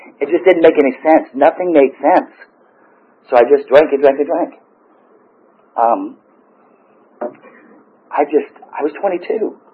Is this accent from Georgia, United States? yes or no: yes; Georgia, United States; I grew up in Gwinnett County.